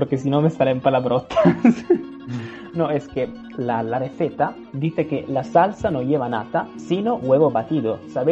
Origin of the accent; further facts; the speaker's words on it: Italy; déjame decir que como italiano es un honor que la gente de todo el mundo aprecie nuestra comida y nuestras especialidades